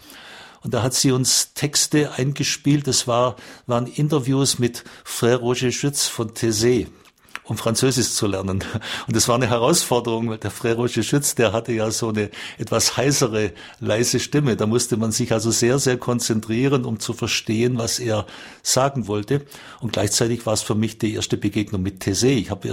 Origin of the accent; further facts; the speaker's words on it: Ulm, Baden-Württemberg, Germany; born there; Also ich bin 1958 in Ulm an der Donau geboren. Sie haben schon gesagt, ich bin in einer evangelischen Familie geboren und evangelisch getauft worden.